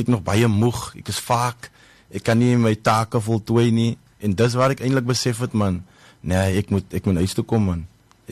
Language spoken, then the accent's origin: Afrikaans; Hermanus, Western Cape, South Africa; Ek is ook oorspronkelijk van die Overberg, my pa en amal, ons is van Hermanus